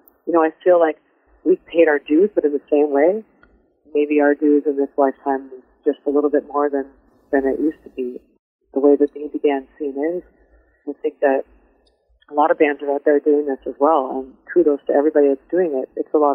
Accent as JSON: {"language": "English", "town": "London", "region": "Ontario", "country": "Canada", "tie": "born or raised there", "said": "Yeah, exactly. My hometown is London."}